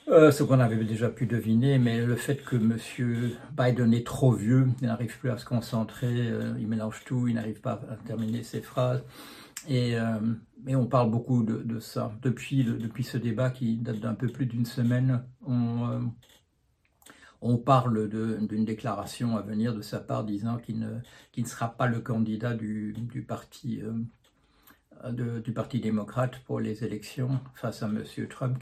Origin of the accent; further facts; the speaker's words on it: Belgium; born there; moved away as an adult; je suis belge de naissance, mais j'ai habité le plus souvent dans d'autres pays que le mien, mon pays d'origine. Enfin, non, c'est pas vrai. Je suis resté finalement une vingtaine d'années au départ en Belgique